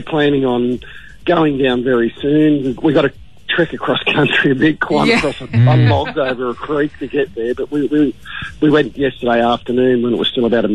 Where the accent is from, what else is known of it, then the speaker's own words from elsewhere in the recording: Sydney, New South Wales, Australia; I grew up in Sydney and you don't know your next door neighbours.